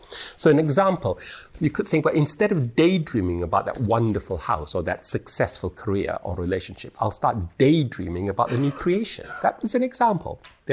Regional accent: Singapore; moved away; And I come from Singapore, as I said last night

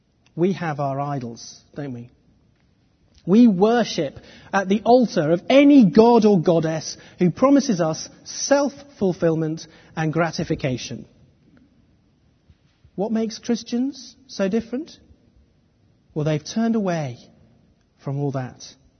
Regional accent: Manchester, North West England, United Kingdom; a place I know well as a Mancunian and as a Manchester United supporter

